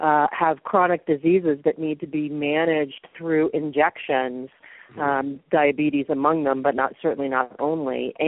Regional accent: Massachusetts, United States; I grew up actually back in Massachusetts, and we had little compartments where you had to put the paper in one compartment

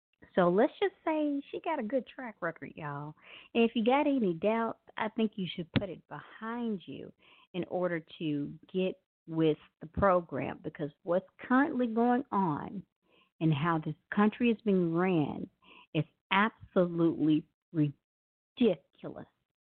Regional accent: Memphis, Tennessee, United States; now in California, United States; that song right there is from … from my hometown of Memphis, Tennessee.

